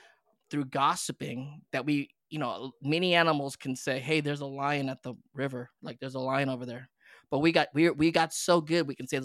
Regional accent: Philippines; Well, again, you know, I'm Filipino. I'm a good Catholic kid. I grew up Catholic, not as Catholic as I was when I was growing up.

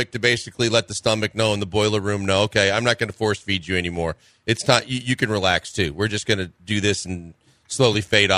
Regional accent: Midwest, United States; And growing up in the Midwest, and my mom made potato salad all the time, and it was fantastic.

